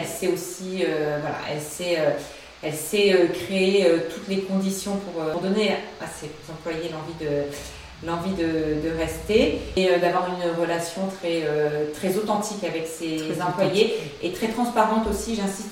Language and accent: French; Bayonne, Nouvelle-Aquitaine, France; dans le Pays Basque, puisque je suis originaire de Bayonne.